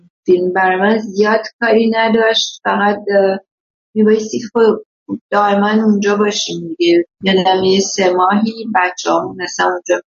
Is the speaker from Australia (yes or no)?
no; France; also born or lived in United States; من از بچگی تو فرانسه بزرگ شدم، بعدم که 7 سال آمریکا درس خوندم